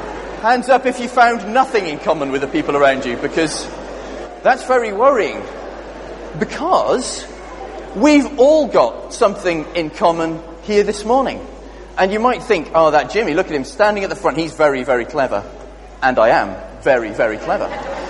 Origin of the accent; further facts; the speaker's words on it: Cardiff, Wales, United Kingdom; I grew up in Cardiff. I'm from Wales. It's still what I count as my home.